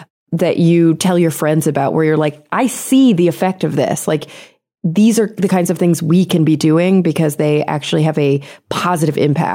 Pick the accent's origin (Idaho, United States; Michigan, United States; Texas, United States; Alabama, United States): Texas, United States; also born or lived in New York City; now in Los Angeles, United States; Growing up in Texas, and then I lived in New York for a year, but in the city. And then I came